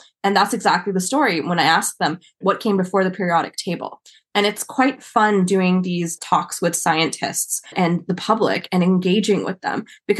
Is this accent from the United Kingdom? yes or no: no; Ontario, Canada; growing up in Canada in near Toronto, quite multicultural. So we had people from all kinds of backgrounds.